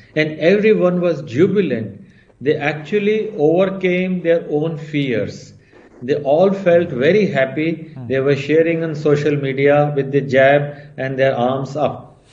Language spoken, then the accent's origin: English; India; English is a second language; I am proud Indian.